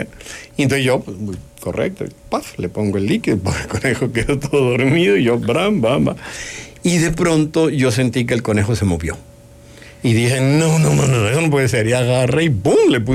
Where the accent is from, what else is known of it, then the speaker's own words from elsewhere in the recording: Colombia; Sí, mi niñez fue en Colombia